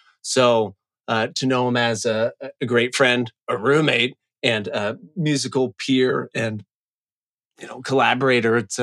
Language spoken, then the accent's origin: English; California, United States; We came from Northern California at the beginning of 2009